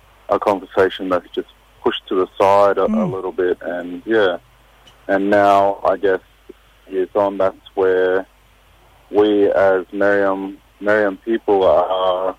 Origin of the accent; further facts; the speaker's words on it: Mer Island, Queensland, Australia; I'm from Mare Island, and my family reside in Laugh Village.